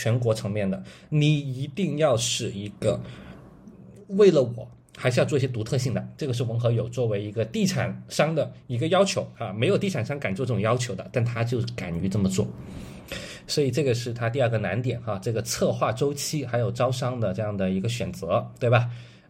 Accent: Guangdong, China; 这个不能变成地域歧视啊。我是广东人

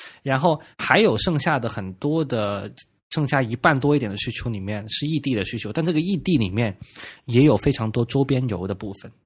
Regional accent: Beijing, China; 就我是北京人，我预订北京的酒店。

